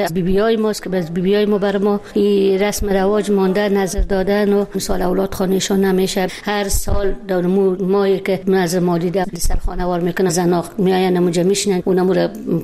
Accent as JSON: {"language": "Persian", "country": "Afghanistan", "said": "در افغانستان در ملک وطنم"}